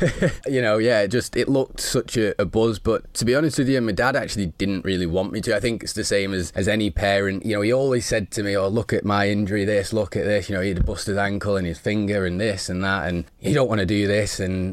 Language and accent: English; Isle of Man; I'm 25. I'm born and bred on the Isle of Man.